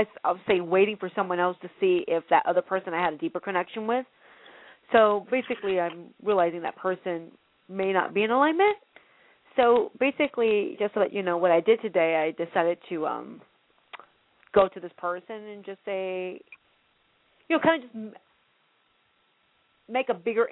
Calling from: California, United States; from California.

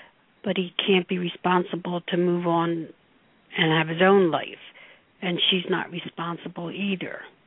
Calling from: New Jersey, United States; New Jersey.

